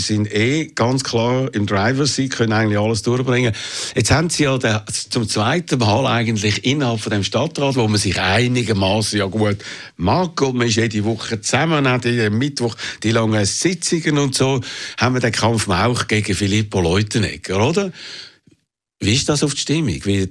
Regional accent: Zurich, Switzerland; Ich bin am Bahnhof Wiedeke aufgewachsen.

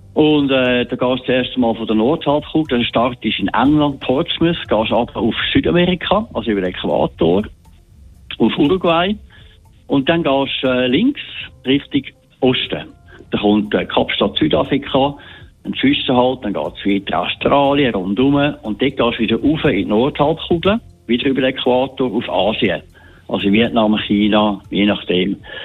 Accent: Switzerland; Ich als Schweizer, weiss

